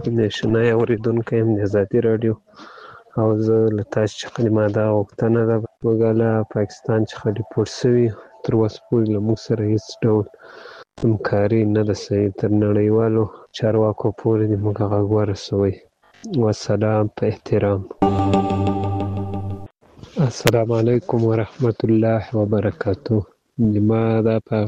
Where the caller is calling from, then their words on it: Ghazni, Afghanistan; زه یو غزنی دی ولایت دی اکتی ولسوالی څخه تاسو ته پیغام پرېږدم